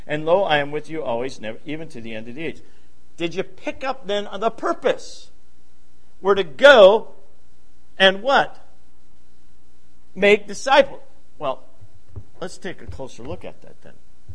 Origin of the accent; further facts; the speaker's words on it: Grand Rapids, Michigan, United States; I grew up in Grand Rapids, the holy city, you know.